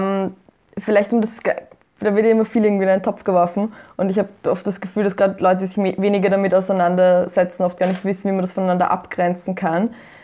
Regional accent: Burgenland, Austria; ich bin im Burgenland groß geworden, also so genau, in einem kleinen Dorf.

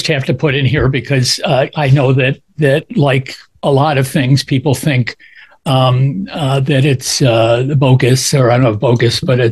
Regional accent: Rochester, New York, United States; because it happened in my hometown of Rochester, New York

